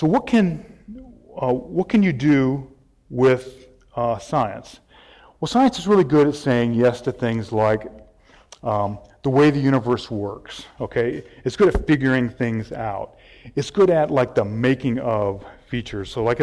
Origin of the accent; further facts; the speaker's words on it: Michigan, United States; I grew up in Michigan, we had ponds, played a lot of ice hockey